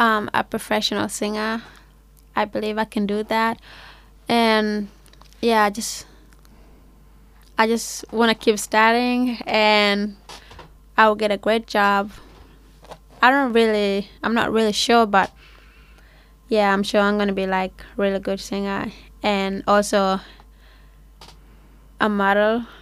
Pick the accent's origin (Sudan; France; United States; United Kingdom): Sudan; I'm from Sudan.